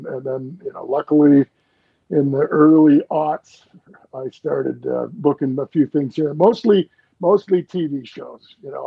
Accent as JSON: {"language": "English", "town": "Appleton", "region": "Wisconsin", "country": "United States", "tie": "born or raised there", "said": "I grew up in Appleton. I grew up on the lake shore of Lake Winnebago."}